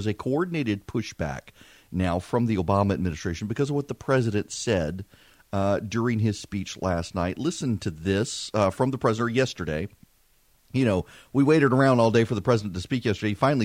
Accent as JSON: {"language": "English", "country": "United States", "said": "I'm an American. I'll say whatever the heck I want to say when I pronounce the country's name. I lived over there and you didn't."}